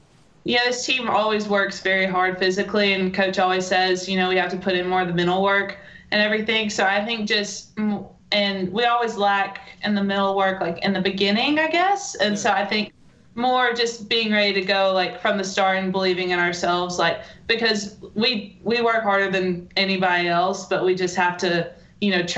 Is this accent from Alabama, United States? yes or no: yes; Mobile, Alabama, United States; I'm from Mobile, so it was home to me.